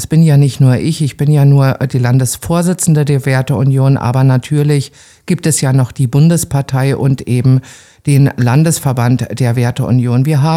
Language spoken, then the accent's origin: German; Glienicke, Brandenburg, Germany; ich bin in Glienicke aufgewachsen und ich wohne immer noch dort. Also von der Warte her würde ich mich als sehr bodenständig bezeichnen.